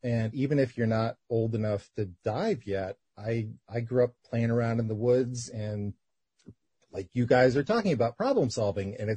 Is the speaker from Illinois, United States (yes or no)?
no; New York, United States; I mean, I grew up in New York without any oceans around, but we had a lake